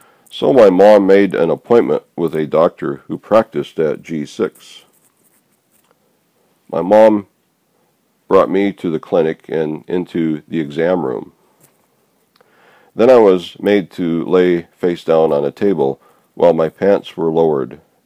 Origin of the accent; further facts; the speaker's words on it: Kirkland, Washington, United States; also born or lived in Portland, Oregon; I was born in Portland, Oregon, and spent the first 4 years of my life there. But my dad got real sick with hepatitis to the point where my parents had to sell their house and business and move up to Kirkland, Washington, to live with my mom's mother and grandmother.